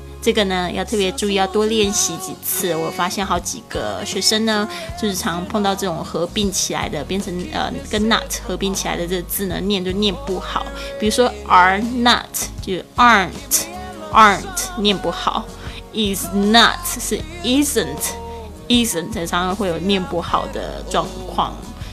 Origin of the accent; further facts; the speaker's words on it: Taiwan; accent: Taiwanese; 然后还故意学我的这个台湾腔。